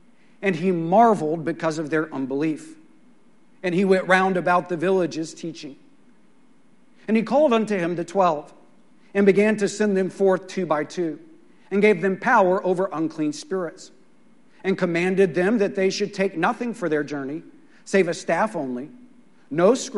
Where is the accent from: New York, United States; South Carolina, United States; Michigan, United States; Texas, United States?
Texas, United States; Midland; I was invited to my hometown of Midland, Texas, to preach a revival meeting there.